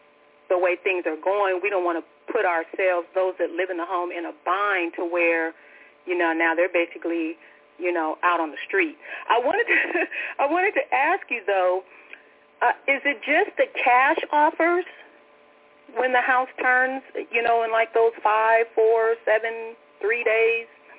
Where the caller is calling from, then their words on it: Brownwood, Texas, United States; in Brownwood.